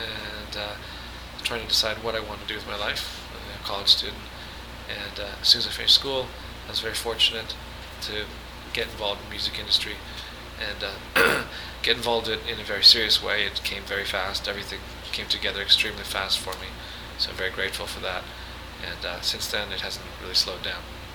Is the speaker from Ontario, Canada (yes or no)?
no; Saskatchewan, Canada; now in Tokyo, Japan; I was raised in Saskatchewan, which is a very small town and very rural.